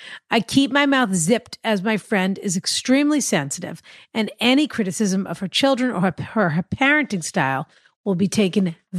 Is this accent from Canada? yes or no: yes; Canada; Yes, Rana, I'm Canadian.